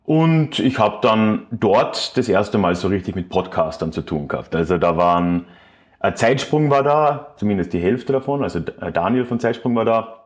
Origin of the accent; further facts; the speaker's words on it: Villach, Carinthia, Austria; sowohl in Villach, meiner Heimatstadt, mit 80 Gästen